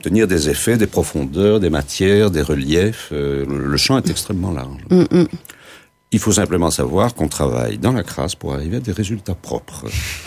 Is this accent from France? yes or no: no; Belgium; je suis belge d'origine.